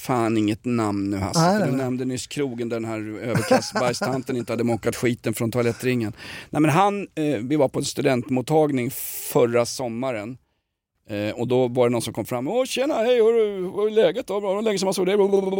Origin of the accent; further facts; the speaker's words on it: Sweden; Jag har faktiskt en följdfråga här, fast jag är svensk journalist.